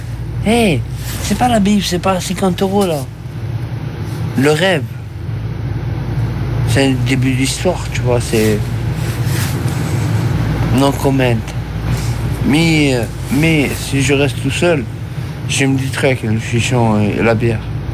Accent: Marseille, Provence-Alpes-Côte d'Azur, France; Je suis marseillais, moi.

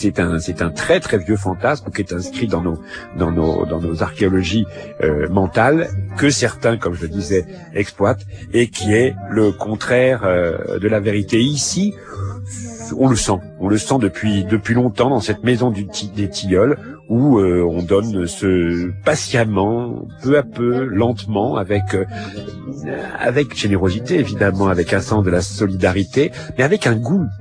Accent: France; chez nous en France.

